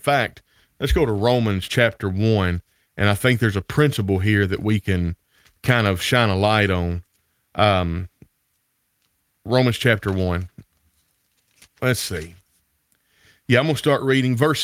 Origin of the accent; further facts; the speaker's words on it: Greenfield, Tennessee, United States; I'm from Northwest Tennessee and, Greenfield and Weakley County, the Greenfield Church of Christ